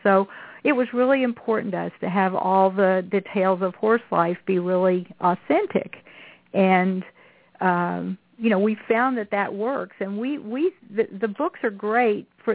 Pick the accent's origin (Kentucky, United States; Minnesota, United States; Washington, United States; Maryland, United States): Kentucky, United States; Lexington; I grew up in Lexington, and so I grew up with all the paintings of the Thoroughbred Champions